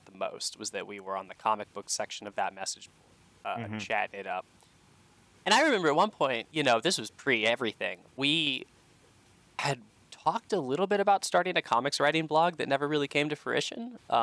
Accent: Atlanta, Georgia, United States; now in Seattle, United States; And when I moved from Atlanta to Seattle, I came out here, again, not really knowing exactly what I wanted to do.

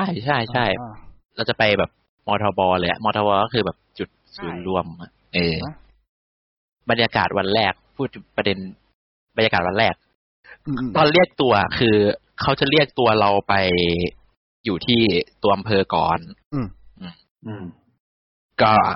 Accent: Isan, Thailand; ใช่แต่เราเป็นคนที่มาจากภาคอีสานไง

